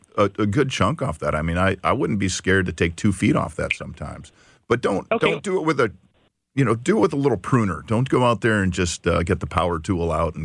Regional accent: Illinois, United States; So we've spent a lot of time in our rural area where I grew up outside of Chicago, out with the trees.

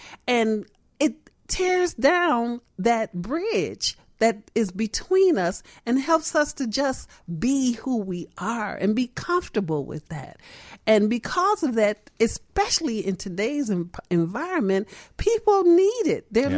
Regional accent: Chicago, Illinois, United States; Well, you know, in Cabrini, like all poverty areas, there were resou

